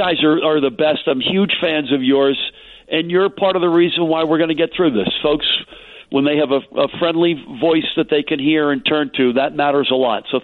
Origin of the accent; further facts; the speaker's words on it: Massachusetts, United States; I was born in Boston. I grew up outside of Boston.